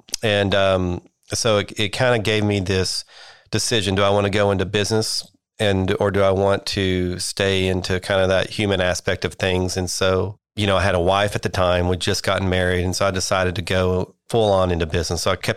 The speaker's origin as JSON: {"language": "English", "town": "Silverton", "region": "Texas", "country": "United States", "tie": "born or raised there", "said": "Well, I grew up in really small towns out in West Texas in the Panhandle, and you know, my claim to fame is valedictorian of my class of 11 students up in Silverton, Texas."}